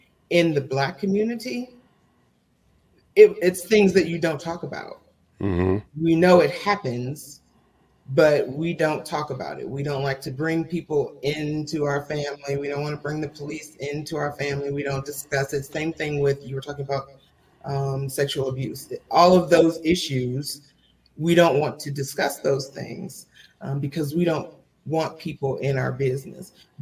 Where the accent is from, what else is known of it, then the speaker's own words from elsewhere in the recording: Indiana, United States; now in Muskegon, United States; I am originally from Indiana, so I'm not a native, but I married a Muskegonite.